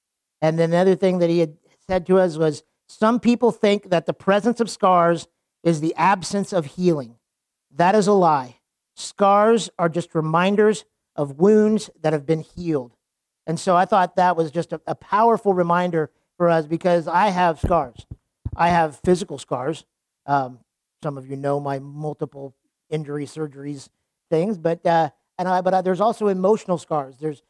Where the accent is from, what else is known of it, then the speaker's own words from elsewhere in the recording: Wichita, Kansas, United States; also born or lived in Texas; I grew up in Wichita, left three times, moved away three times. God moved me back three times.